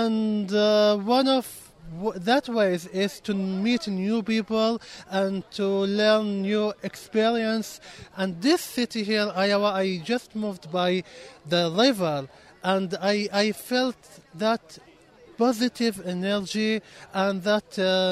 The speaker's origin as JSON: {"language": "English", "country": "Saudi Arabia", "first_language": "Arabic", "second_language": "English", "said": "I'm from Saudi Arabia."}